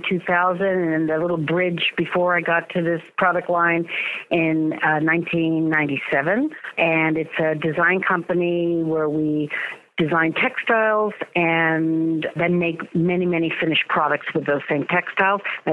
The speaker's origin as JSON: {"language": "English", "town": "Westchester", "region": "New York", "country": "United States", "tie": "born there", "also_born_or_lived": "Rotterdam", "said": "I was born in Westchester, New York, and then at age 5 moved to Holland, and I lived in Rotterdam for my primary years from age 5 to 10."}